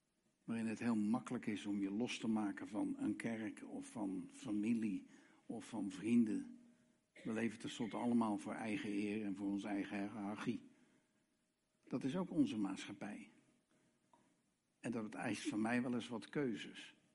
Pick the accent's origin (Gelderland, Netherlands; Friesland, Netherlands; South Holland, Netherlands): South Holland, Netherlands; Rotterdam; Ik ben gewoon een Rotterdamse, uit het Calvinisme getrokken, klei, bekeerde christen.